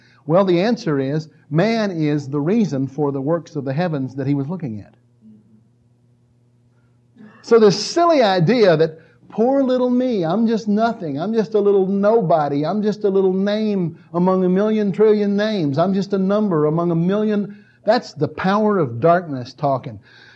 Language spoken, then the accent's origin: English; Scotland, United Kingdom; Because, you know, I'm Scottish Presbyterian. I've got all this thick-headed, you know, Celtic bullheadedness in me.